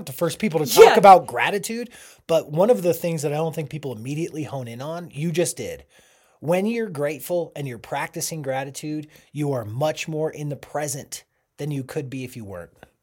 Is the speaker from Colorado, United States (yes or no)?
yes; Boulder, Colorado, United States; like, I'm from Boulder. I say it all the time. I had all of the resources I needed.